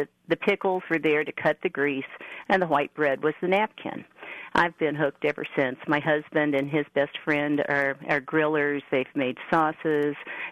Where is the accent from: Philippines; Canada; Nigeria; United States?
United States; Independence, Missouri; I grew up in Independence during the 1950s, and at the time, at least in my family, salt and pepper were considered like the full complement of spices